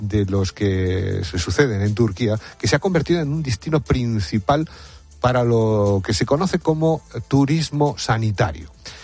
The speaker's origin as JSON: {"language": "Spanish", "town": "Madrid", "region": "Community of Madrid", "country": "Spain", "said": "para los que somos madrileños de pura cepa, fíjate, mis abuelos vivían en el campillo del Mundo Nuevo."}